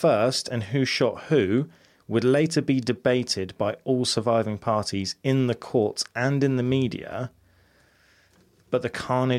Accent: United States; Yeah, normal American. Yeah, yeah. I can say it. I'm American. It's fine.

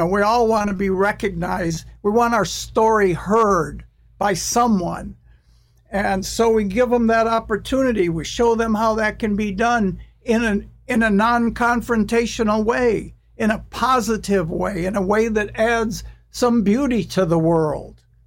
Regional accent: United States; You do this in England, you're British, but I'm an American.

